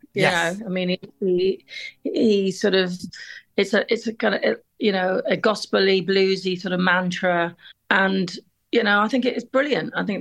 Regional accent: Ireland; the church, the whole church thing growing up in Ireland is very prominent, so.

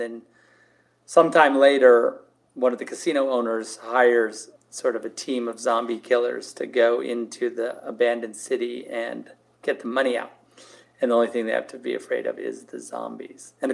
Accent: California, United States; Like, I'm not, like, if I was from Italy, I'd say, you know, I eat Italian food, but I'm from Southern California. So that's the food.

